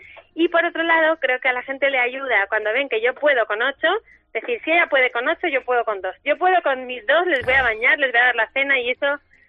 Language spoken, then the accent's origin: Spanish; Asturias, Spain; Viene de que yo soy asturiana y en Asturias casi todos tenemos en la puerta de nuestra casa las catiuscas, las botas de agua, porque como llueve mucho